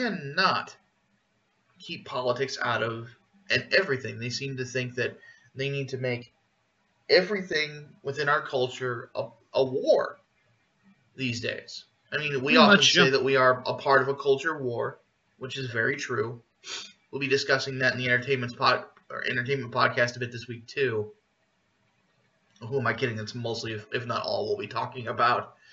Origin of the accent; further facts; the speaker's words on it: Chicago, Illinois, United States; I mean, I'm from Chicago originally, and I'm a Bears fan